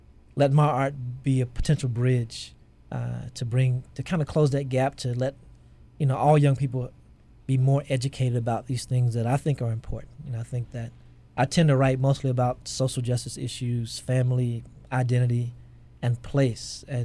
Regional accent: Kentucky, United States; But they're surprised that I'm from Kentucky and that I have a family here

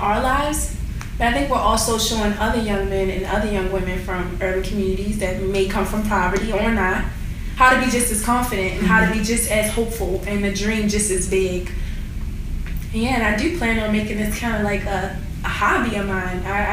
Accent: Baltimore, Maryland, United States; lot of people are like, are you really from Baltimore? Are you sure? And we're like, yeah.

